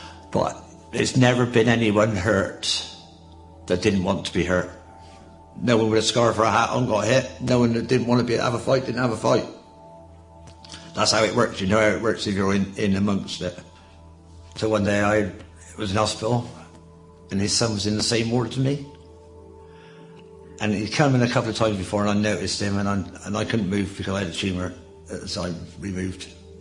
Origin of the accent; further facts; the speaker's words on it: Bristol, South West England, United Kingdom; I'm from South Bristol.